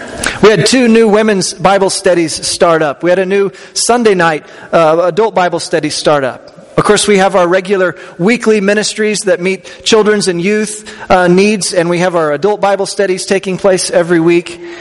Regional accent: Kansas, United States; also born or lived in Mexico / Missouri; now in Colorado, United States; I grew up in Kansas. I spent some time in Mexico and then in Missouri. And now I get to serve God in a place as beautiful as Western Colorado.

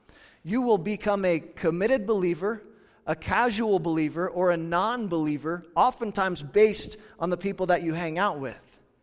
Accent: Kansas, United States; Trust me, growing up in Kansas and living here now

